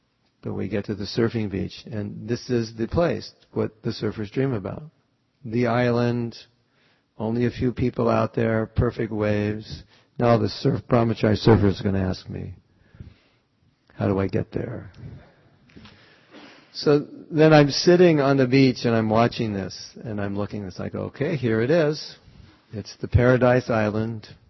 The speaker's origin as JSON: {"language": "English", "town": "Los Angeles", "region": "California", "country": "United States", "tie": "born or raised there", "said": "I grew up here in Los Angeles, and at least in those days, if you grew up in Los Angeles, there was probably 80% chance you would become a surfer."}